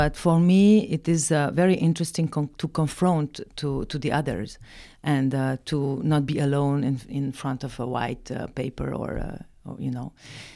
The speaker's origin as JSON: {"language": "English", "region": "Transylvania", "country": "Romania", "tie": "born or raised there", "said": "as I grew up in Transylvania, I am also very familiar with some Gypsy communities and Hungarian, Romanian communities from that area."}